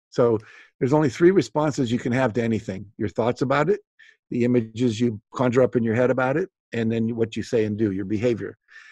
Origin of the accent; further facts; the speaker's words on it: West Virginia, United States; I grew up in West Virginia.